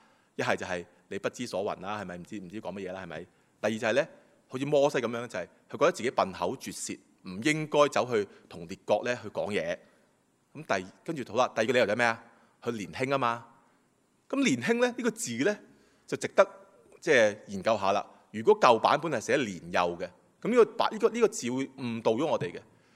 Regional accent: China; 同我中國人好相似嘅喎

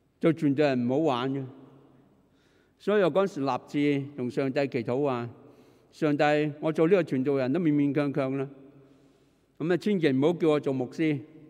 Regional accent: Tuen Mun, New Territories, Hong Kong; 我想着回屯门的，因为我在屯门大的

